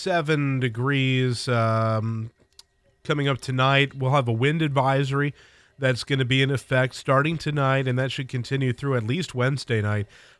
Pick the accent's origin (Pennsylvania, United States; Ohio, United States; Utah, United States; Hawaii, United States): Ohio, United States; now in Austin, United States; Looks like Central Ohio, my hometown, and I love it.